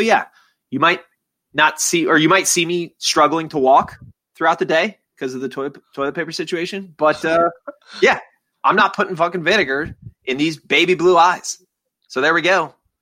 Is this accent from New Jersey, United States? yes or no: yes; New Jersey, United States; also born or lived in New York; So I was born in New York. I don't know if you guys need that. And I grew up in New Jersey.